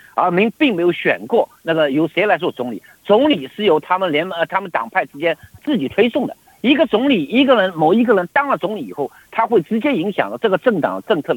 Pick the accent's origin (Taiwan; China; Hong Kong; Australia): Australia; 而作为一个澳洲人，我们和中国最大的贸易国家中